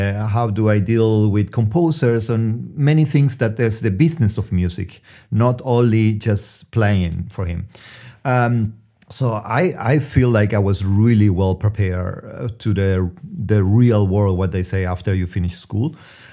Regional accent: Antofagasta, Chile; moved away as an adult; also born or lived in Santiago / United States / Germany; I was born in Santiago, but then I grew up in the north of Chile, in Antofagasta. Then I moved to Santiago. Then I was in the States, different 3 cities, and then Germany.

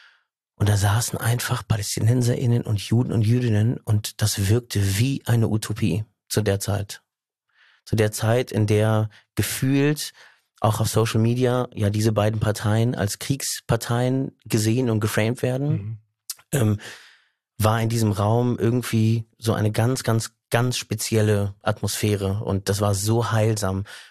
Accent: Berlin, Germany; Ich bin Berliner. Ich bin hier geboren, aufgewachsen, in einem sehr behüteten Haushalt.

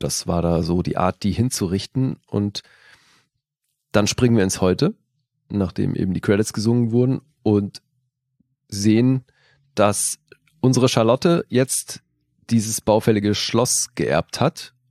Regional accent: Switzerland; born there; für mich als gebürtiger Schweizer natürlich auch eins der Schweizer Aushängeschilder.

